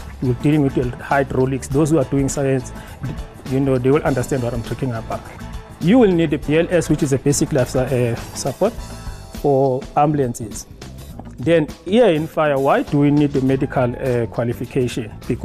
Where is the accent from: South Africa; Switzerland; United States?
South Africa; Newcastle, KwaZulu-Natal; I am from KwaZulu-Natal in Newcastle.